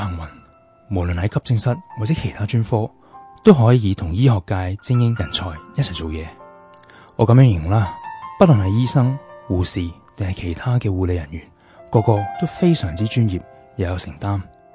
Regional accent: Hong Kong; also born or lived in United Kingdom; 我和我太太都在香港长大，现在父母年纪都不小了

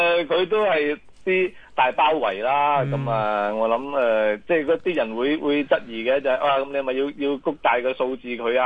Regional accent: China; 作為中國人啊，咁呢啲嘅節日，我哋當然係重視啦

